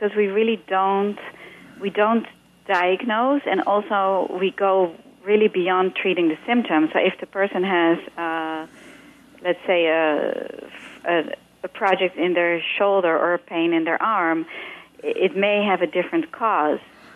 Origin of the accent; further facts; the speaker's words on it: Netherlands; English is a second language; moved away as an adult; now in United States; I came from Holland to, if you detect a small accent, to be a dancer